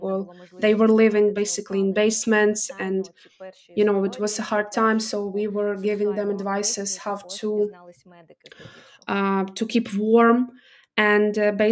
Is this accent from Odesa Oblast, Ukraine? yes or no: no; Donetsk, Donetsk Oblast, Ukraine; moved away as an adult; because originally I was born in Donetsk, and when the Russia invaded Ukraine for the first time, I had to leave my hometown and to start over again.